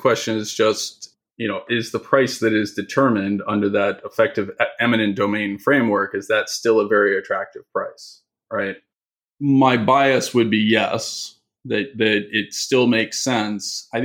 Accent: United States; I realize I'm speaking my book both as an American and as an investor.

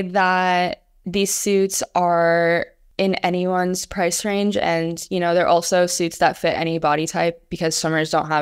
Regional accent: Sarasota, Florida, United States; we actually got to do the shoot in my hometown, Sarasota.

